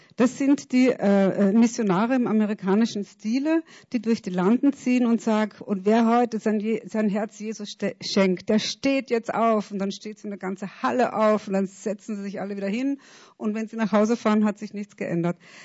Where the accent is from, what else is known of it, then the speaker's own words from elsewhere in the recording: Marchtrenk, Upper Austria, Austria; weil ich bin ja in Machtrenk aufgewachsen ein paar Jahre, weil mein Vater dort Pfarrer war